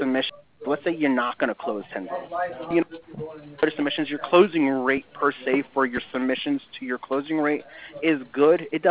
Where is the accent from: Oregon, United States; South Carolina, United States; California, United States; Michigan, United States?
California, United States; I'm talking about also growing up in California. I smoked way too much pot.